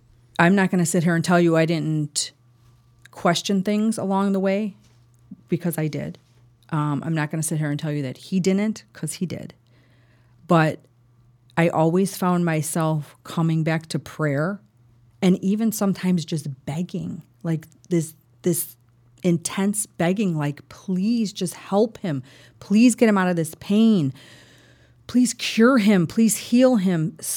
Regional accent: Palos, Illinois, United States; now in Mokena, United States; I'm originally from Palos, and now I live in Mokena.

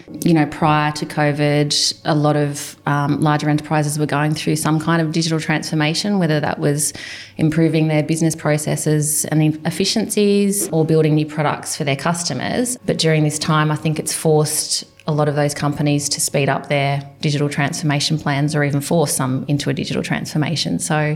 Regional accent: Newcastle, New South Wales, Australia; also born or lived in Sydney / Melbourne; So I am Newcastle born and bred. I moved away from Newcastle in my early 20s and lived in Sydney and Melbourne for a while and came back with my family about 10 years ago.

